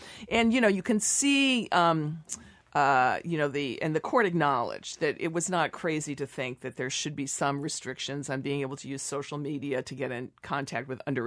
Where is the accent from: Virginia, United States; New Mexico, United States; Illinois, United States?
Illinois, United States; And, notably, I grew up in Illinois, right?